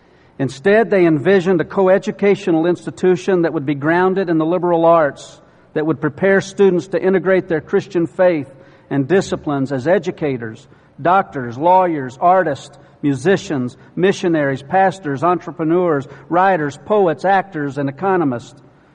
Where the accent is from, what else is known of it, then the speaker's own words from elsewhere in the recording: Oklahoma, United States; Oklahoma Baptist University, my home state